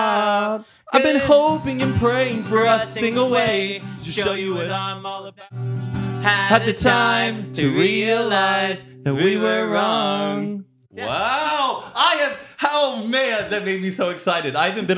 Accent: Dallas, Texas, United States; accent: Texas; Yeah, like an upbeat Dallas boy. Like I'll have like twangs of country that comes out every now and then

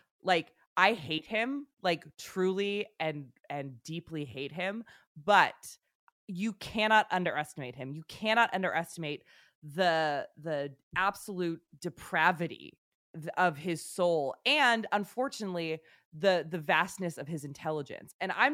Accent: Santa Monica, California, United States; I'm from Santa Monica, California.

